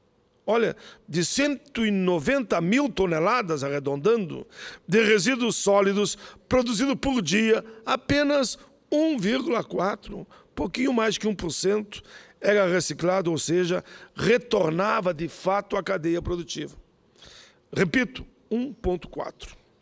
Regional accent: Rio Grande do Sul, Brazil; No Rio Grande, lá no solo dos Pampa, solo gaúcho, de onde eu venho, avançamos.

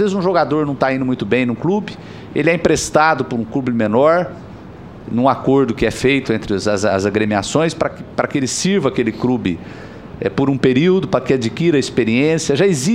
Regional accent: Campinas, São Paulo, Brazil; Eu sou da cidade de Campinas. Nós temos dois clubes em Campinas

